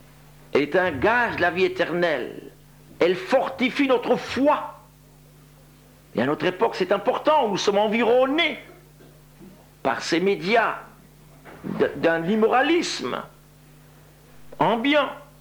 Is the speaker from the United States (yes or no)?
no; France; il y a 2 siècles à Favernay, dans le Jura, chez nous en France